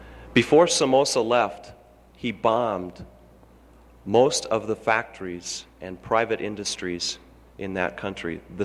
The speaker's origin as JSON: {"language": "English", "region": "Oregon", "country": "United States", "tie": "born or raised there", "said": "with a population of about my home state of Oregon, less than 3 million people."}